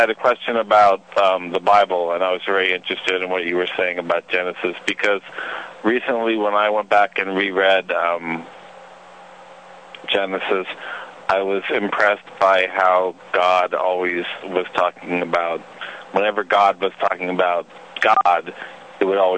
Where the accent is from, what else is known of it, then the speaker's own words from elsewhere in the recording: Florida, United States; I'm from Florida.